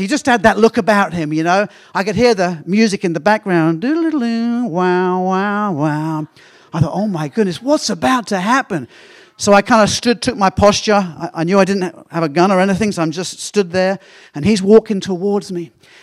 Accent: England, United Kingdom; Now, remember, I'm an Englishman. In England, we're quite reserved.

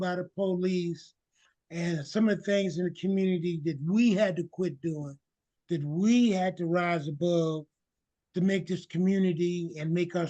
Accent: Long Beach, California, United States; I was born and raised in Long Beach, so it was very personal and fundamental in terms of to be active and get involved in what was going on in Long Beach.

